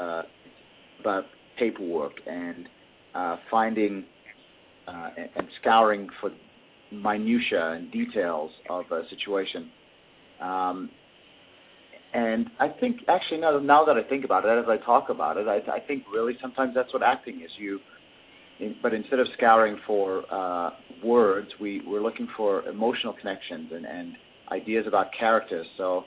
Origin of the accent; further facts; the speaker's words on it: South Africa; growing up in South Africa during apartheid, I had it pretty good.